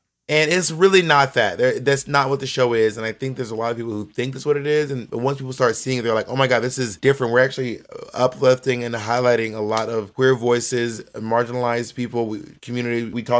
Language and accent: English; Columbus, Georgia, United States; also born or lived in Phenix City / LaGrange / Corinth; I'm from like a lot of small towns, but I grew up in Columbus, Georgia, and in Phenix City, Alabama, and LaGrange, Georgia, and Corinth, Mississippi.